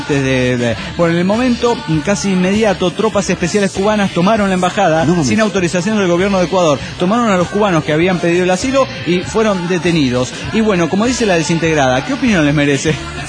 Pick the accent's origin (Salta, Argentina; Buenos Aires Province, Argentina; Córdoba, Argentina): Buenos Aires Province, Argentina; Trenque Lauquen; moved away as an adult; now in Santa Rosa, Argentina; ya que yo soy nativo de ahí, mire … es de Trenkelauken. Vivo en Santa Rosa desde que tengo 18 años, pero voy una vez por mes a visitar a mi mamá y demás familiares que tengo en Trenkelauken.